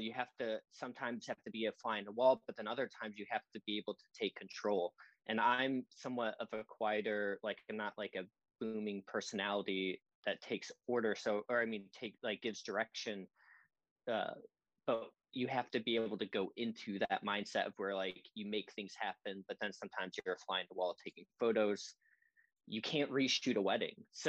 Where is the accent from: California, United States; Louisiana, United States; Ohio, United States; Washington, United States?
Ohio, United States; And we're both from Ohio.